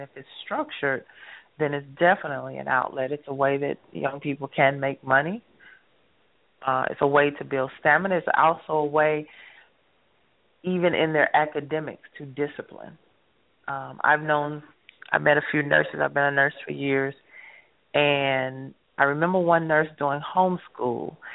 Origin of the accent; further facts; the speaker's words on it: the South, United States; now in Michigan, United States; Okay, I'm still from the South, so I know they say fixing to. Maybe they don't say it up here in Michigan.